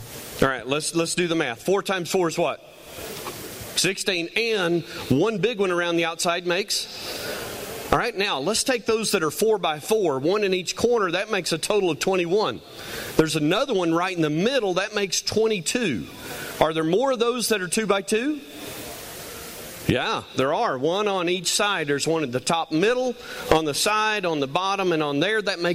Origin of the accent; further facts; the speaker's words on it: Texas, United States; So I am thankful to be the fifth generation in our family business in my home state of Texas.